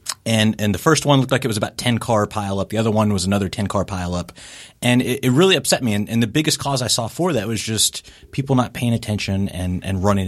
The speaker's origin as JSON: {"language": "English", "town": "Louisville", "region": "Kentucky", "country": "United States", "tie": "born or raised there", "said": "I am from Louisville."}